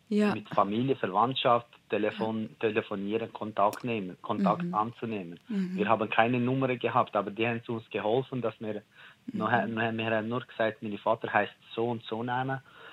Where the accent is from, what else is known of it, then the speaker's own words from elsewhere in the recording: Kosovo; now in Switzerland; in Kosovo bin ich aufgewachsen.